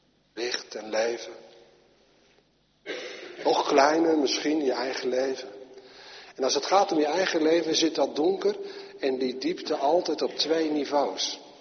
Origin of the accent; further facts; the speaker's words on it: Netherlands; Wij zijn Hollanders en die willen altijd alles oplossen.